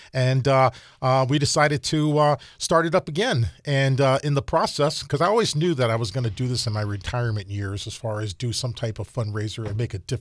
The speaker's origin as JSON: {"language": "English", "region": "Ohio", "country": "United States", "said": "I'm a transplant. I'm originally from Ohio."}